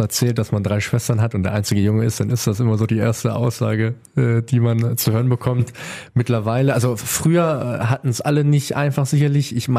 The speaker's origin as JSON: {"language": "German", "town": "Lindau", "region": "Lower Saxony", "country": "Germany", "tie": "born or raised there", "said": "Also ich bin in Lindau in dem Ort aufgewachsen, keine 2000 Einwohner und die Gemeinde hat, glaube ich, insgesamt 7000 Einwohner, liegt im Landkreis Northeim in Niedersachsen, sehr wohlbehütet aufgewachsen"}